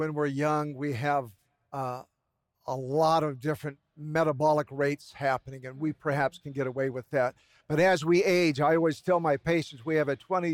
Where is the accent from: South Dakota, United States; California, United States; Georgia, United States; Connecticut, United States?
California, United States; also born or lived in Wyoming; I was born in Wyoming. I was raised in Northern California.